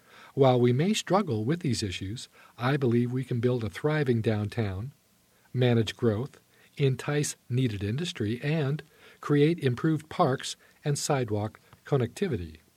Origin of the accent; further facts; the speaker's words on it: Silverton, United States; I was born in Silverton, went to school in Silverton, chose to raise my family in Silverton, work in Silverton